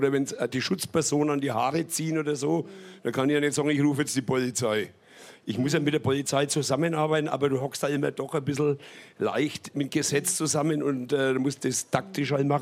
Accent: Nuremberg, Bavaria, Germany; Ja, wir waren oben auf der Burg, echter Nürnberger

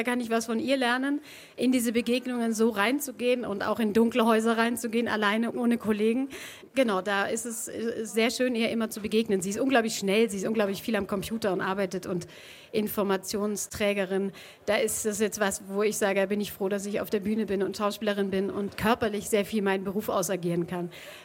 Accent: Bamberg, Bavaria, Germany; accent: Franconian; Ich bin aus Franken und das heißt, so wie ich die Rolle lese, da ist dann bestimmt was Fränkisches drin. Weil ich kann ja gar nicht raus aus meiner Haut. Ich bin in Bamberg groß geworden

